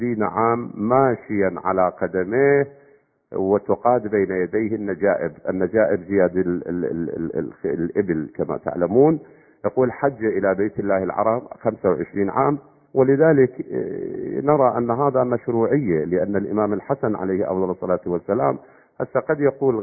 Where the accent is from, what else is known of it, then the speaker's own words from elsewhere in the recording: Iraq; إحنا عندنا بالعراق الآن